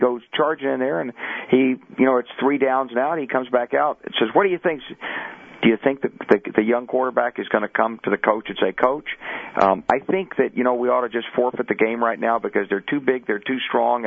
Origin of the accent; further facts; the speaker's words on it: Arkansas, United States; also born or lived in the North; I was born in the North, grew up in the segregated Arkansas, fought in Vietnam, and I've seen America from abroad.